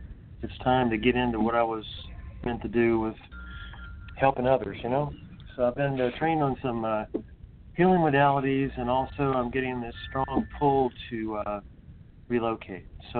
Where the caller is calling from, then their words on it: North Carolina, United States; I'm in the western part of North Carolina in the Smoky Mountains.